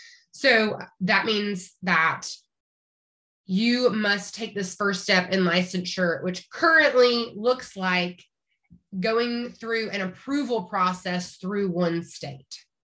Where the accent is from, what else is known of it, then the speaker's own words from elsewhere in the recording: United States; I always feel so fancy whenever I say province as an American.